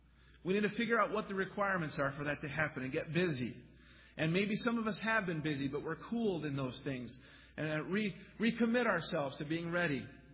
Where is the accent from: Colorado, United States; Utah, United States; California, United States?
Utah, United States; I grew up in Utah, and we'd go out to Pennsylvania and visit my grandparents.